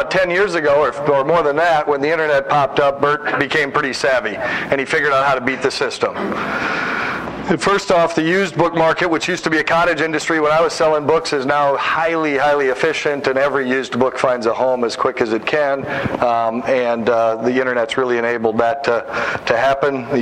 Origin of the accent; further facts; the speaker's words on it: Minnesota, United States; First off, welcome to my home state. I'm a Minnesotan, so grew up about 50 miles south of here.